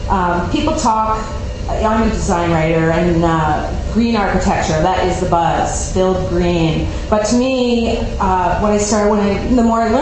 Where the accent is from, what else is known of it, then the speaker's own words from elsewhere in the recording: Montreal, Quebec, Canada; moved away as an adult; I grew up in Montreal, and like a lot of young professionals trying to get into publishing, I moved to New York.